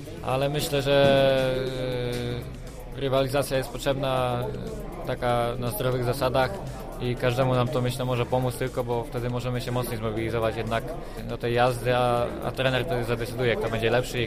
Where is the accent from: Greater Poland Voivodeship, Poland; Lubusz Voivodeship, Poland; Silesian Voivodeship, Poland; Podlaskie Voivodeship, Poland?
Greater Poland Voivodeship, Poland; Witkowo; dodatkowo jakieś indywidualne treningi u siebie w Witkowie mam, tam skąd pochodzę.